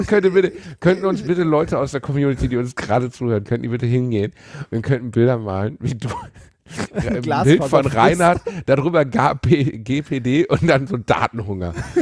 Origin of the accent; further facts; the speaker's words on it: Gelsenkirchen, North Rhine-Westphalia, Germany; Ich meine, ich bin in Gelsenkirchen aufgewachsen